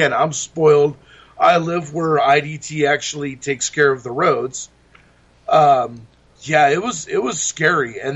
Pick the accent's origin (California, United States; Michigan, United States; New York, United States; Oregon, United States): California, United States; now in Idaho, United States; I grew up in California. I live in Idaho now